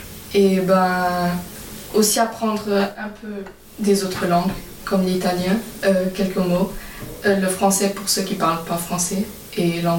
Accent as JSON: {"language": "French", "country": "Portugal", "second_language": "French", "said": "je viens du Portugal."}